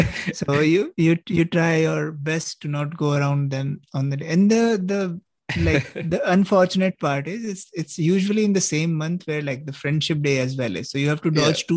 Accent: Chittor, Rajasthan, India; the queen of Chittor, place in my hometown, in my home state, she was a widow at the time

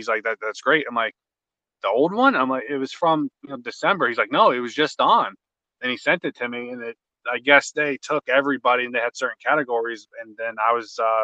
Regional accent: Spring Hill, United States; I was born and raised in Spring Hill. I grew up there.

